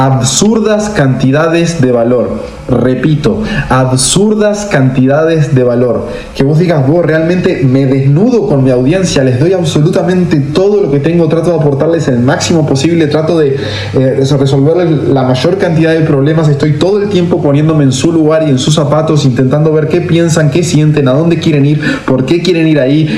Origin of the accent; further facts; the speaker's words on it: Uruguay; moved away; estaba como muy arraigado a Uruguay y las cosas que hacían en Uruguay, y realmente cuando salí de Uruguay, ahí fue mi despegue.